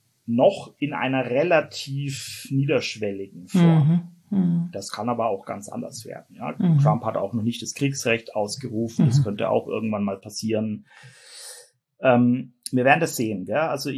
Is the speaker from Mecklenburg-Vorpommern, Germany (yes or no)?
no; Escherndorf, Bavaria, Germany; Also ich stamme aus Unterfranken. Das ist eine Weinanbauregion. und bin auch Winzersohn tatsächlich. Also ich stamme aus einer Winzerfamilie, aus einem ganz kleinen Ort an der Mainschleife. Mhm. Escherndorf heißt